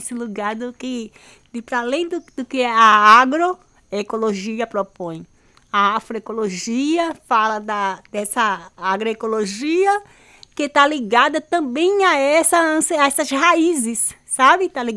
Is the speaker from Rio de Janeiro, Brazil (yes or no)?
no; Casa Amarela, Pernambuco, Brazil; born there; Eu nasci em Casa Amarela, minha mãe também nasceu em Casa Amarela, né? Minha avó foi morar lá após ficar adulta e ter casado com meu avô Civino. E aí a gente nasce num quilombo com contexto urbano.